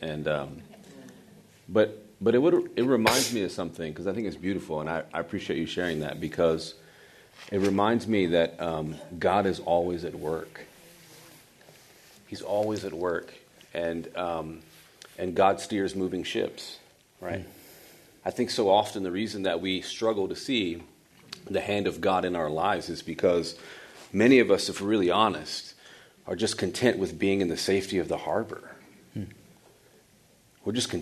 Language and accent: English; Marietta, Georgia, United States; I grew up in Marietta, Powder Springs area, so West Cobb County, west side of Atlanta.